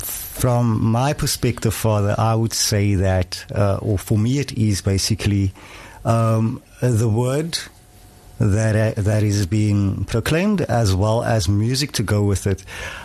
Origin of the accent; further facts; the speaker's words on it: Blackheath, South Africa; It's just I'm normal. Born and bred in Blackheath.